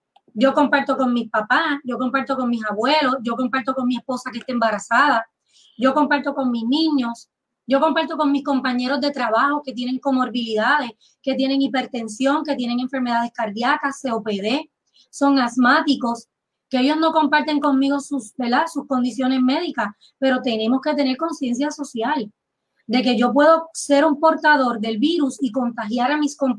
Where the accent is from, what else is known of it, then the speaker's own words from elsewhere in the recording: Puerto Rico; para hablar como se debe, como boricua.